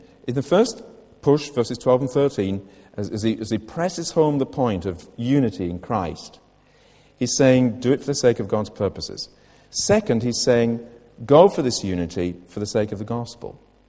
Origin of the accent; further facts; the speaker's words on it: United Kingdom; it's part of being British.